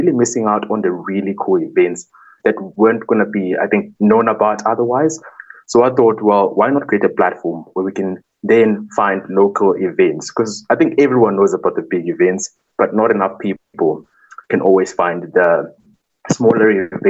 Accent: Mbombela, Mpumalanga, South Africa; also born or lived in Pretoria; I grew up in Nelspruit in the Lowveld, which is in Mpumalanga for most people that maybe don't know. And it was a much smaller city. And then for high school, I went to Pretoria, which is a much bigger city.

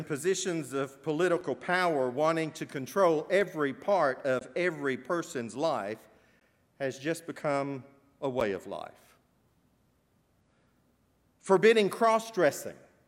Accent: Wright, Arkansas, United States; also born or lived in Little Rock; I was in a tiny rural community called Wright, Plumbau.

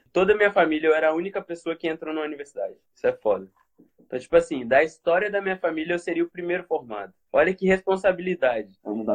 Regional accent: Guarapari, Espírito Santo, Brazil; Eu sou do Espírito Santo, eu nasci em Guarapari.

